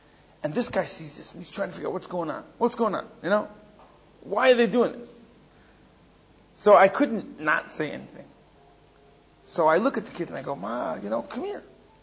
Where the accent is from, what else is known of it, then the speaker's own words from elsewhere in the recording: New York City, New York, United States; Okay, so I grew up in New York City. Maybe I'm less sensitive to that.